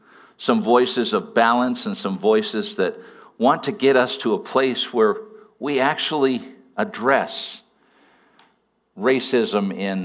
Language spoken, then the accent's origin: English; New Westminster, British Columbia, Canada; I grew up in New Westminster, and New Westminster was kind of a hodgepodge of every, you know, like I went to school, elementary school, secondary school, with people of almost every color.